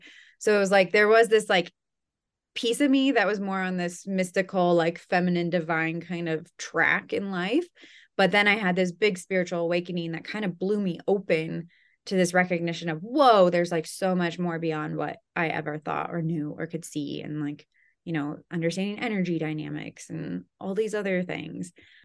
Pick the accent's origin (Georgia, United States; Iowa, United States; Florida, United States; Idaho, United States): Iowa, United States; Well, I'm born and raised in the Midwest in Iowa. I had a British father and an American mother, so I kind of had a different, you know, two different kind of cultural upbringings.